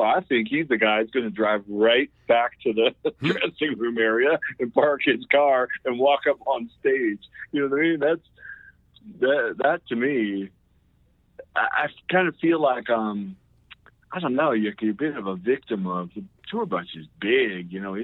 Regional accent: Detroit, Michigan, United States; But I knew it from growing up in Detroit.

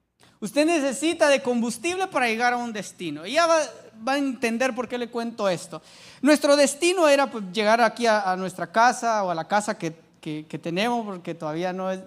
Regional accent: Guatemala; now in Tegucigalpa, Honduras; Yo soy de Guatemala, mi esposa pues es hondureña.

